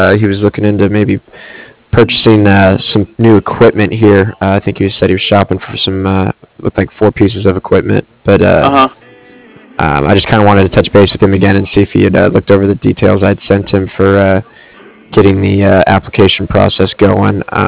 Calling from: Cardiff, California, United States; I'm calling from Cardiff. It's spelled C-A-R-D-I-F-F, as in Frank.

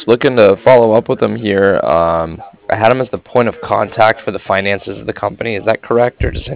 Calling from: Cardiff, Wales, United Kingdom; And I was calling from Cardiff. It's Cardiff, like Frank.

